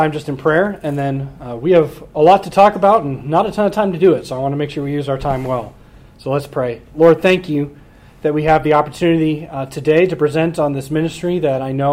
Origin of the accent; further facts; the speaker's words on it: New Hampshire, United States; also born or lived in Wisconsin; for those of you who I haven't had the chance to meet before. I grew up in New Hampshire, went to school in Wisconsin